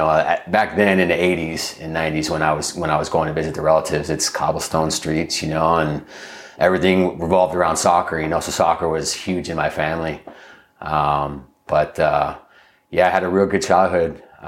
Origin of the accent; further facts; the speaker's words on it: Buena Park, California, United States; also born or lived in Bellflower; I was born in Bellflower, California. Grew up, spent most of my time growing up in Buena Park, Orange County.